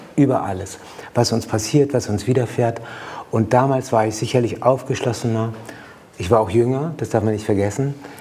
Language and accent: German; Mülheim an der Ruhr, North Rhine-Westphalia, Germany; Und dann auch, ich komme aus dem Ruhrpott, da sagt man ja auch, der Uschi ihr Bütchen. Mhm. Und ich komme aus Mühlheim an der Ruhr.